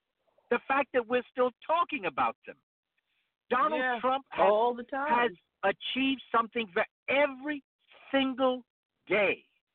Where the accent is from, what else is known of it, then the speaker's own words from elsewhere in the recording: New York City, New York, United States; as a child growing up in New York City